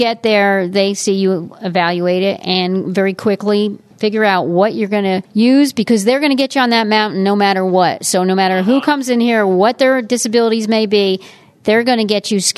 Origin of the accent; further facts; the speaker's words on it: Point Pleasant, New Jersey, United States; Point Pleasant, New Jersey.